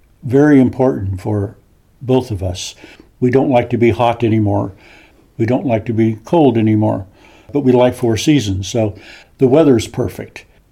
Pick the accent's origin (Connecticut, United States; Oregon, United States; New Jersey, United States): Oregon, United States; I grew up in Oregon with all these majestic mountains, which are beautiful